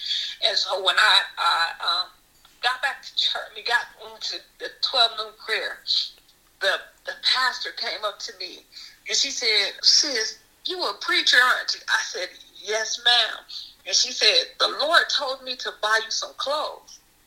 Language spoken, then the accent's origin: English; Michigan, United States; now in Lancaster, United States; And so I'm from Michigan, and in Lancaster, California, it was the weather is like the same thing like in the East Coast weather.